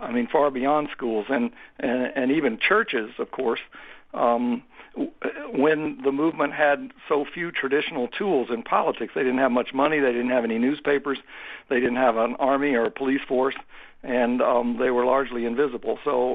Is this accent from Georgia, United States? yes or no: yes; Atlanta, Georgia, United States; The first mayor who came out against them was Ivan Allen, my mayor in Atlanta. I'm from Atlanta